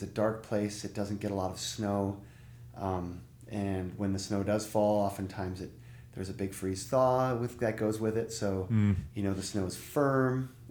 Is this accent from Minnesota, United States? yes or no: yes; Minneapolis, Minnesota, United States; And I grew up in the Minneapolis area, and I was enthralled by snowmobiles as a child.